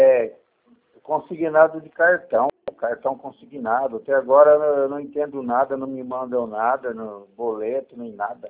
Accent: Tupã, São Paulo, Brazil; Eu não sei, eu sou de Tupã, estado de São Paulo.

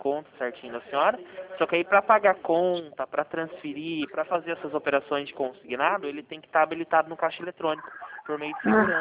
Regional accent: Itapira, São Paulo, Brazil; Itapira, atendo aqui em Mogimirim.

